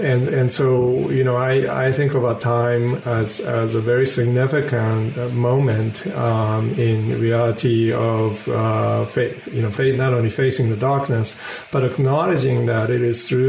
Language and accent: English; Boston, Massachusetts, United States; born there; I was born in Boston because he was doing his work on generative grammar with Noam Chomsky.